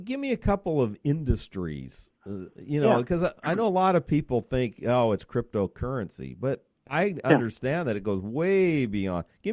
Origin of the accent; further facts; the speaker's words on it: Wisconsin, United States; So, okay, hey, listen, I'm from Wisconsin, you know.